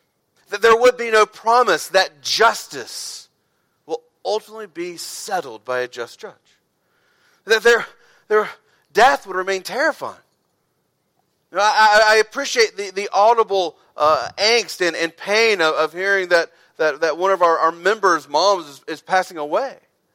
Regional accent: Southern United States, United States; All right, as a Southerner, I have a love-hate relationship with snow.

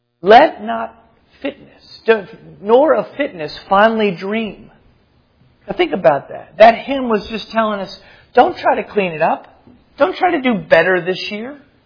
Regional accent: United States; but I think it's also because we're American.

